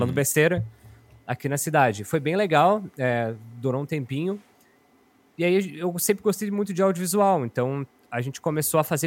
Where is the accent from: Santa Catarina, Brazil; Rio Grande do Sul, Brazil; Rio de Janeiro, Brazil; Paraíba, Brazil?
Santa Catarina, Brazil; Lages; eu sou de Lages, Santa Catarina, então estamos perto aí também, né?